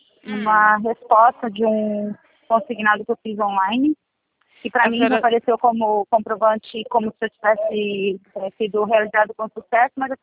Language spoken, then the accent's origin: Portuguese; Campinas, São Paulo, Brazil; born there; eu nasci aí.